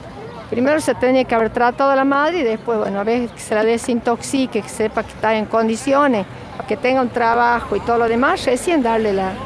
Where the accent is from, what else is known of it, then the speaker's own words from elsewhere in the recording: Chamical, La Rioja, Argentina; Pero yo soy de Chamical y me interesa también porque hay una ola de suicidio en los jóvenes